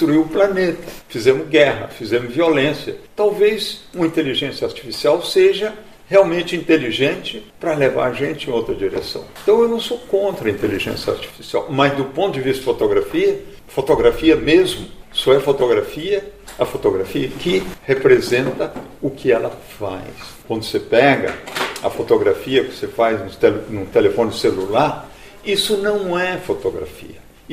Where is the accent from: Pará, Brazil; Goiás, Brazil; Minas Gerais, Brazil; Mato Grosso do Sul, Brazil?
Minas Gerais, Brazil; born there; Isso vem de onde eu nasci, vem da chegada da época de chuva, naquelas montanhas de Minas Gerais